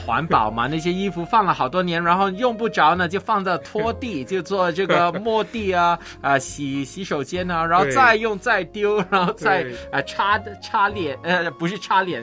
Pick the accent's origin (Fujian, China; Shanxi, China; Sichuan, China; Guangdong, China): Guangdong, China; 那在这个春节之前呢，我们广东人呢通常流行大扫除